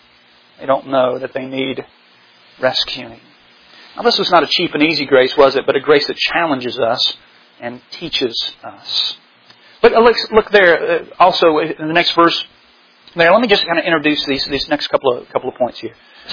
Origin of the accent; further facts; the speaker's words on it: the South, United States; And I forget that I'm from the Bible Belt. You know, that I'm from here.